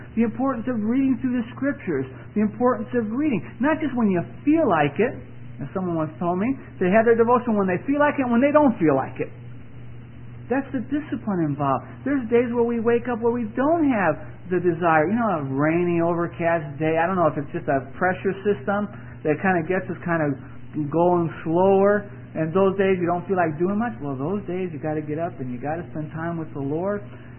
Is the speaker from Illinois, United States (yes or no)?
yes; Chicago, Illinois, United States; When I grew up there in Chicago at this boys' club, we had boxing.